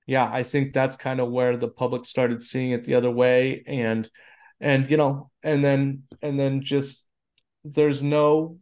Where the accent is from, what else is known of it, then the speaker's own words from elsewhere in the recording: Oregon, United States; what you say when I'm from Oregon, people are like, oh, I'm sorry.